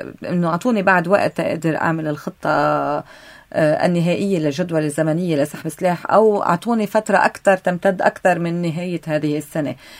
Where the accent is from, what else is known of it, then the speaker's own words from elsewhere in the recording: Lebanon; نحن كلبنانيين